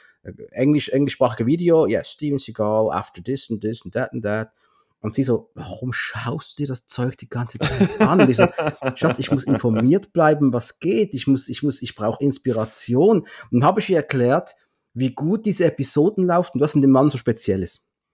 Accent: Switzerland; Bin ja Schweizer

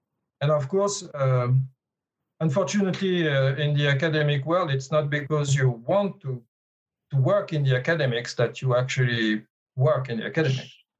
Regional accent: Paris, Île-de-France, France; also born or lived in Grenoble / Sydney; so I did my PhD in Grenoble in France. And I'm originally from Paris, so I studied in Paris.

